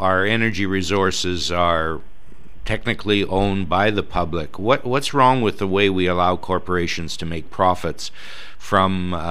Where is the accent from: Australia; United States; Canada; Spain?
Canada; Edmonton, Alberta; Edmonton's my hometown.